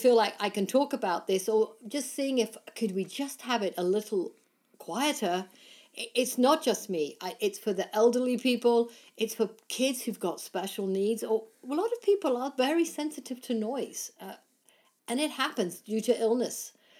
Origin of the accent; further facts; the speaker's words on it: England, United Kingdom; I grew up in England